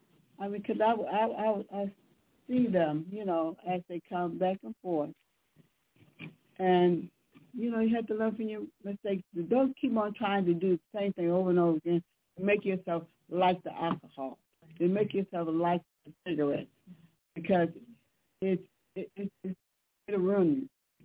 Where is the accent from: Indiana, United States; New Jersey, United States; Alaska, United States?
Indiana, United States; Muncie; one time I was working in Indianapolis, driving back and forth to my hometown, Muncie, Indiana